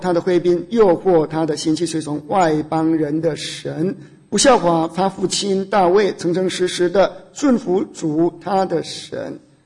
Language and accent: Chinese; China; 我们中国人